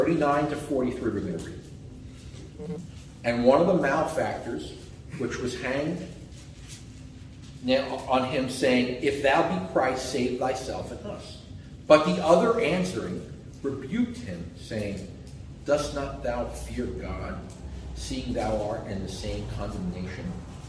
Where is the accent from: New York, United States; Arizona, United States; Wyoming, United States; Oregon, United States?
New York, United States; Brooklyn; I'm guy from Brooklyn.